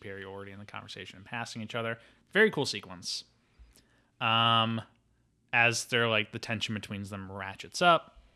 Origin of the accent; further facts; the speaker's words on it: Philadelphia, Pennsylvania, United States; And I'm from Philadelphia for context, because I guess we're just saying where we're from now.